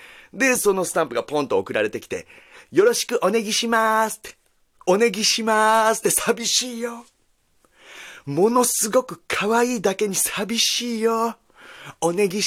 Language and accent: Japanese; Kyushu, Japan; 結構俺の中では武骨な、まあなんで、九州男児なんですよ。